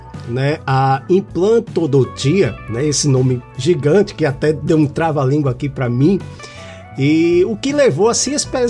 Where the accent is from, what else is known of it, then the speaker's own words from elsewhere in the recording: Pernambuco, Brazil; now in João Pessoa, Brazil; Porque eu sou pernambucano. Então já tem mais de 20 anos que eu vim, fiquei, né? Vim com a família, fiquei, criei raízes, filhos e etc.